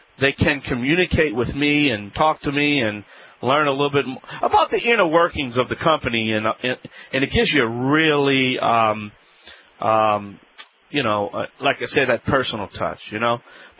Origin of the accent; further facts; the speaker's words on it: Louisiana, United States; from the Bayou Land